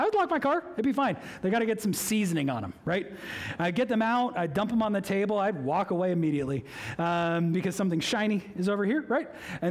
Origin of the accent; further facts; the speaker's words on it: Boston, Massachusetts, United States; And the Baptist church that I grew up in Boston trusted him with a big bag of coins.